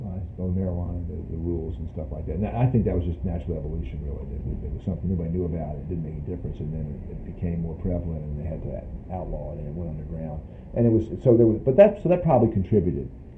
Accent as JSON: {"language": "English", "town": "Alexandria", "region": "Virginia", "country": "United States", "said": "I was from Alexandria. That we had one, a couple other Virginians, and one kid from Alabama, and otherwise New Jersey, New York."}